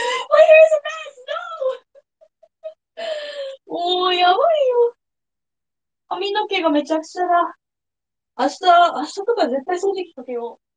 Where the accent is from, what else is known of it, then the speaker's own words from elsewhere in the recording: United States; 親が日本人とか、ハーフとか言われるんだけど、いやいやいやいや、みたいな。もうアメリカ生まれ、アメリカ育ちのアメリカ人なんですけど、みたいな。